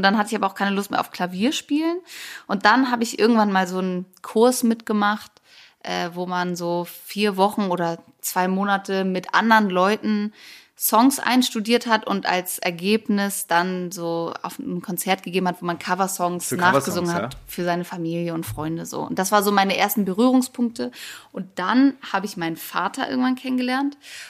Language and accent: German; Hamburg, Germany; ich komme ja eigentlich aus Hamburg